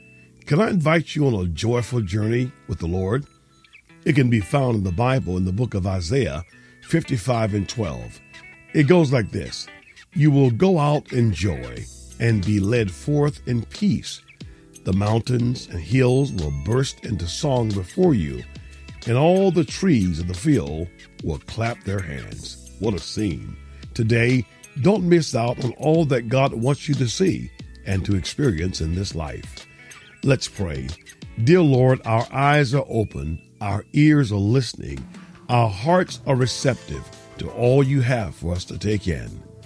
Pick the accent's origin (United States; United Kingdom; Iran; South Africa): United States; Florida; on the road this week in my home state of Florida, and I'm planting seeds of encouragement.